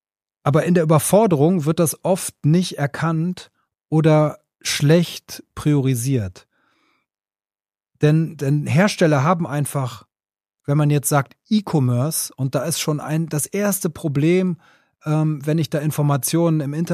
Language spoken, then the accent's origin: German; North Rhine-Westphalia, Germany; bin groß geworden im Rheinland, Ecke Bergisches Land.